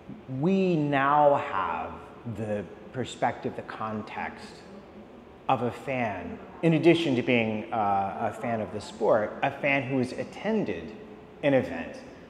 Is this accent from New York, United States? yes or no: yes; New York, United States; Okay, wait, I might be exaggerating, but only because I'm from New York.